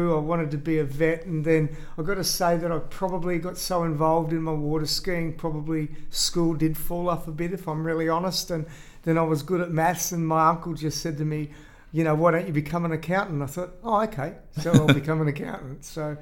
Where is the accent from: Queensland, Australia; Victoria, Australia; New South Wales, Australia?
New South Wales, Australia; Campbelltown; also born or lived in Sydney; Well, I was actually born in Sydney in 1961, and I lived a lot of the time in the city, but in my very early years, moved to Campbelltown when I was about seven, and Mum's still in that house today. So my whole life I've been a Western Sydney person.